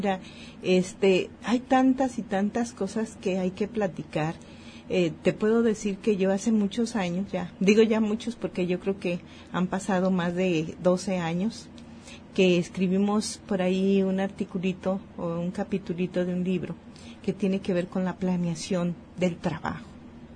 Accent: Mexico; habrá que pensar en qué nos hace falta como mexicanos para que modifiquemos nuestras conductas

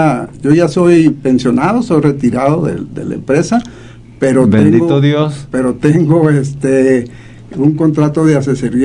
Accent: Tampico, Tamaulipas, Mexico; also born or lived in San Luis Potosí; yo nací en San Luis Potosí, pero crecí en Tampico, Tamaulipas.

